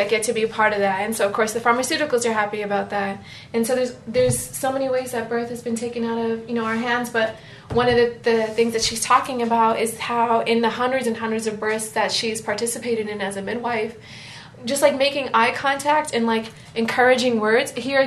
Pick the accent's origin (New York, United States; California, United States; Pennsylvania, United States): California, United States; San Diego; also born or lived in Chicago; So, yeah, I grew up in San Diego. I was born in Chicago. And I was the first one out of my entire extended family to be born outside of India.